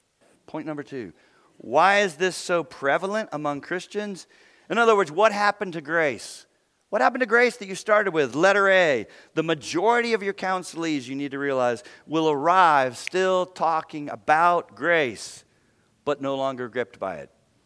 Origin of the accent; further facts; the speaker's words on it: Cincinnati, Ohio, United States; that's why I say I'm from Cincinnati. I'm from Cincinnati.